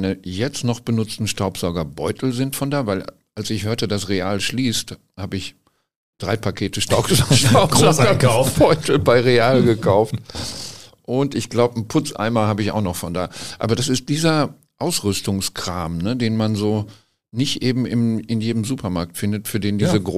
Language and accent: German; Recklinghausen, North Rhine-Westphalia, Germany; ich komme aus Recklinghausen-Suderwich